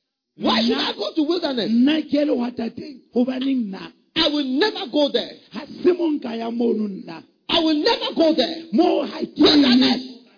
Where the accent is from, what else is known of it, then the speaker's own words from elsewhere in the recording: Switzerland; I come from Switzerland.